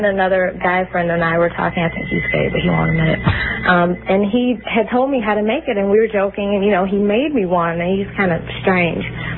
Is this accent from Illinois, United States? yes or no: yes; Chicago, Illinois, United States; now in Michigan City, United States; I'm from Chicago.